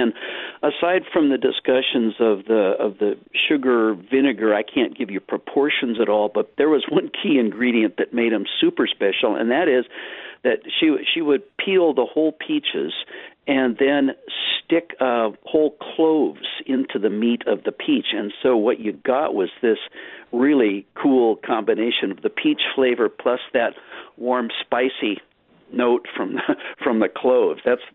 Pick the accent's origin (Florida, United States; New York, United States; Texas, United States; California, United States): California, United States; Well, I grew up in Southern California, 1960s, and there were the town I lived in, we didn't grow them commercially, but they had been growing a lot in the area, lots of peach orchards and walnut.